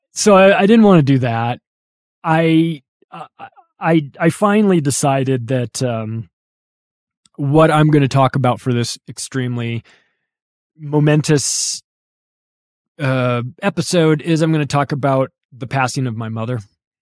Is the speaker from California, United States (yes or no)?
yes; Palm Springs, California, United States; also born or lived in Las Vegas; I lived in Las Vegas for almost 10 years. My mom lived in Las Vegas off and on. We're from Southern California, Palm Springs area. So we're desert people.